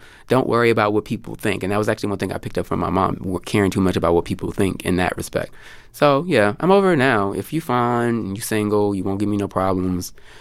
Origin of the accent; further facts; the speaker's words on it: Houston, Texas, United States; well, so I'm from Houston, but not from a nice part.